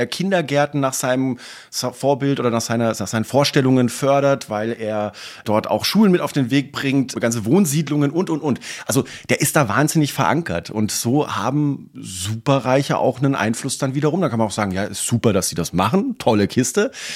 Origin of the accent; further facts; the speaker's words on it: Baden-Württemberg, Germany; born there; Ich bin in Baden-Württemberg geboren.